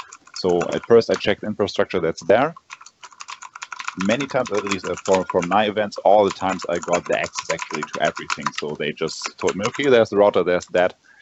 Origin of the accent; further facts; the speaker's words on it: Lübeck, Schleswig-Holstein, Germany; HL stands for Hansestadt Lübeck, so I'm from North Germany. That's the city where I am.